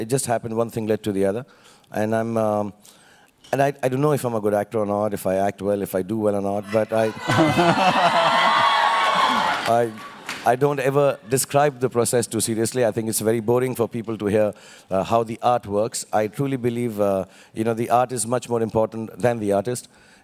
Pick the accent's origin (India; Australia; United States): India; Delhi; I did a bit of English theater with Mr. Barry John in Delhi. I'm from Delhi.